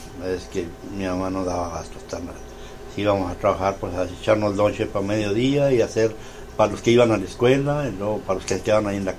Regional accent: Yepomera, Chihuahua, Mexico; born there; Nací en Yepomera, Chihuahua.

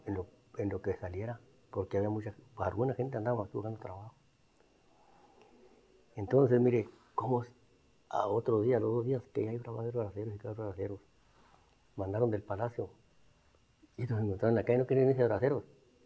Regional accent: Gran Morelos, Chihuahua, Mexico; born there; Pues yo nací en 1923 en San José de Carré de Gran Morelos.

